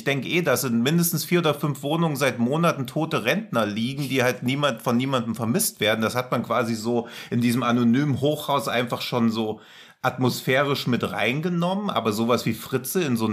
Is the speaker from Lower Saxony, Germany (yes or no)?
no; Hesse, Germany; auch dieser Kannibale von Rotenburg, also ich komme da ja aus der Nähe